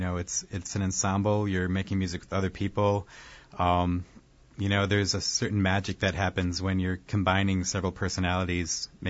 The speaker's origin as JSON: {"language": "English", "town": "Madison", "region": "Wisconsin", "country": "United States", "tie": "born or raised there", "moved": "as an adult", "said": "I was born in Madison and grew up there most of my life. I was there until basically I was 18."}